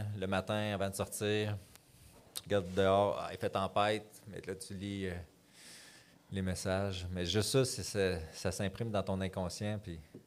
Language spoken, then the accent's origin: French; Quebec, Canada; Ben, on vient de l'Abitibi, tu sais.